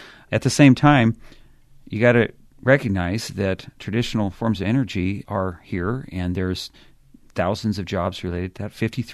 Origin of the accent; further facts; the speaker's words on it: Montana, United States; I grew up here in Montana. I'm 36 years old.